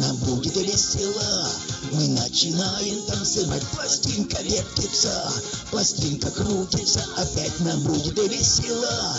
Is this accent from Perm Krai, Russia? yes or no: no; Akhtubinsk, Astrakhan Oblast, Russia; диджей я из Ахтубинска, друзья. Для тех, кто знает меня мало … с Астраханской области